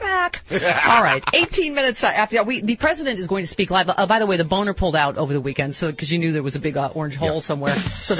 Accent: Buffalo, New York, United States; They have a big victory in Buffalo, it looks like. My hometown.

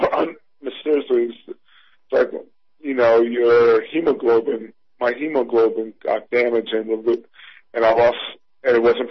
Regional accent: New York, United States; and that's where New York, and I'm saying that as a New Yorker

